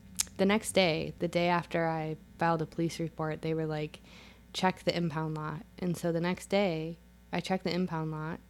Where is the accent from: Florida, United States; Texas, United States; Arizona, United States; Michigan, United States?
Michigan, United States; Yeah, I grew up in Michigan, and it's not as cold this year, and I think Michigan is just different.